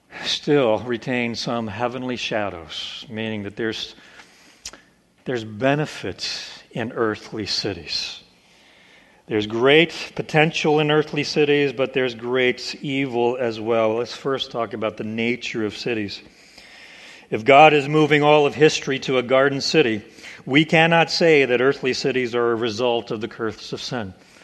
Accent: Oklahoma, United States; Many of you know my story. I grew up in Oklahoma. I don't know how a country boy got exposed to science fiction

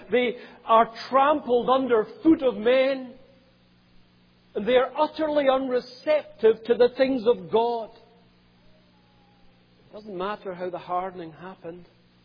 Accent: Scotland, United Kingdom; as I come from Scotland, that the sun can bake the ground hard.

